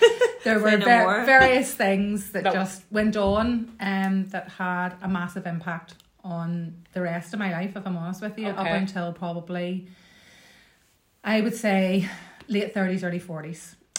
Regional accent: Cardiff, Wales, United Kingdom; born there; So, born in Cardiff, of all places.

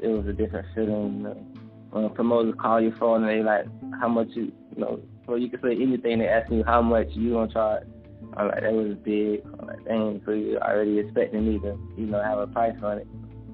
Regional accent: Temple, Texas, United States; Growing up, I grew up in Temple.

